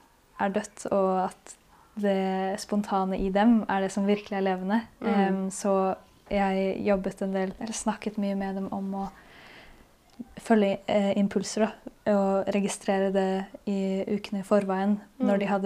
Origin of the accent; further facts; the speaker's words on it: Asker, Akershus, Norway; Jeg kommer fra Asker.